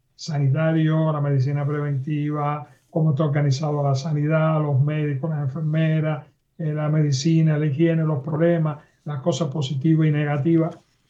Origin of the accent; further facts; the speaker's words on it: Cuba; tengo como cubano muchos testimonios de gente